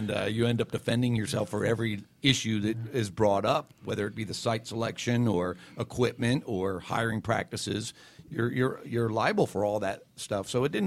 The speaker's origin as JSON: {"language": "English", "town": "Atlanta", "region": "Georgia", "country": "United States", "said": "So they're very loyal to us because I'm from Atlanta and the people we hire from Atlanta, Chris is from Atlanta, and it comes back to you."}